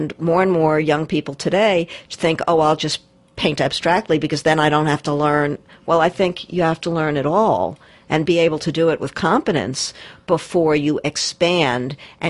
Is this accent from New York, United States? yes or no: no; New Jersey, United States; Well, I'm actually from New Jersey. I lived in the suburbs